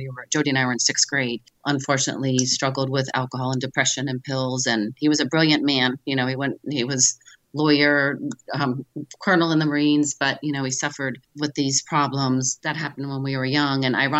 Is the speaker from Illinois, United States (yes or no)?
no; Annapolis, Maryland, United States; So we grew up in Annapolis, went to high school there.